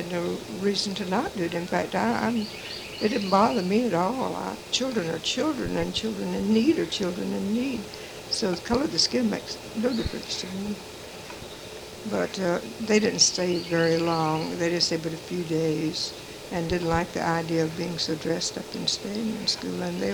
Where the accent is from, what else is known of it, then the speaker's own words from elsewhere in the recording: Fulton, Mississippi, United States; now in Elfers, United States; We came from Fulton, Mississippi, which is up just a few miles from the Alabama, state of Alabama, and also and from the state of Tennessee. We're right in the corner. So rather, I can't say mountainous, but hilly.